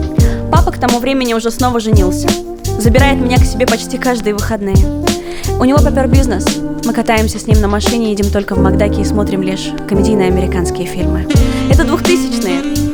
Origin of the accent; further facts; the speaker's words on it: Vladivostok, Primorsky Krai, Russia; born there; Я родилась во Владивостоке, приморцы, салют.